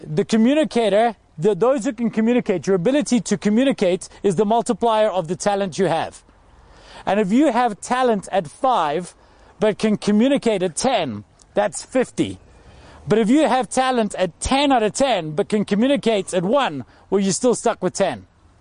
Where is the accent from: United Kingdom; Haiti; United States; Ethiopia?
United Kingdom; Scotland; Now I'm from Scotland. This is crazy for me because if we didn't go to concerts when it's cold, there would never be concerts.